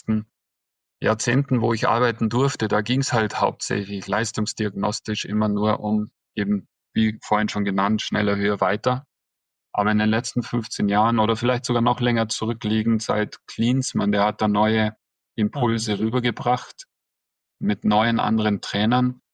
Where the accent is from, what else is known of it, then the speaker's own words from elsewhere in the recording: Munich, Bavaria, Germany; Jetzt ist man normal als Münchner Skifahrer eher ein Südschwede, sage ich immer.